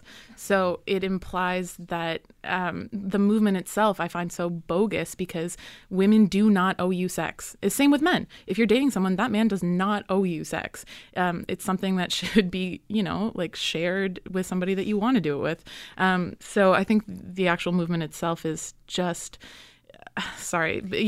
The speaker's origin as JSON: {"language": "English", "region": "East Coast", "country": "United States", "said": "I'm from the East Coast, where dating apps aren't big"}